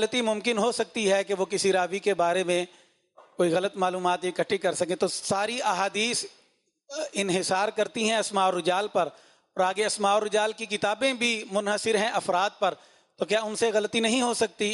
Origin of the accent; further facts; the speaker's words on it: Faisalabad, Punjab, Pakistan; اسلامیہ university Bahawalpur سے، اور میرا فیصل آباد سے تعلق ہے، وہاں بھی ایجوکیشن سسٹم میں چلا رہا ہوں.